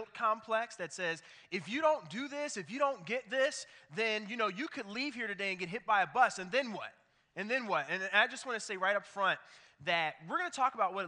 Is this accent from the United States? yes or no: yes; Philadelphia, Pennsylvania, United States; now in Cincinnati, United States; Actually, it brought me back to an interesting memory I have from growing up in Philadelphia. I grew up in that city, and it's like Cincinnati in this way.